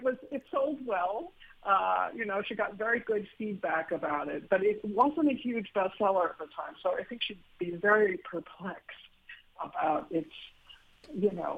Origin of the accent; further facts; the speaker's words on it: United States; when I was a child, I thought it was a robin, an American robin, because, of course, I grew up in America.